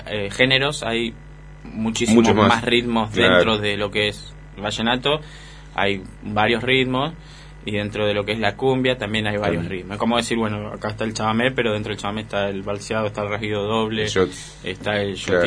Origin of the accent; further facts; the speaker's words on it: Buenos Aires, Argentina; born there; Yo soy nacido en Buenos Aires y tengo, bueno, mi familia paterna es bien bien porteña, bien la cultura tanguera.